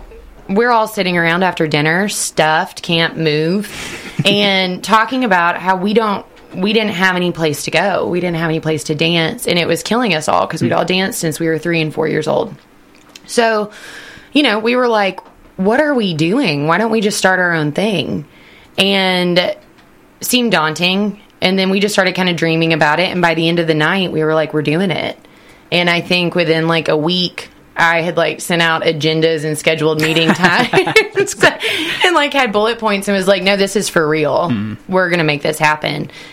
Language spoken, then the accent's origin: English; Paducah, Kentucky, United States; now in Lexington, United States; Hometown. Originally, I am from Paducah, Kentucky.